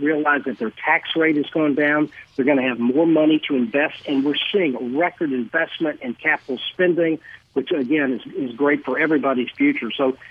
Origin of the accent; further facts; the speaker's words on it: Texas, United States; now in Memphis, United States; I was originally from Texas and actually moved here to Memphis to start the business.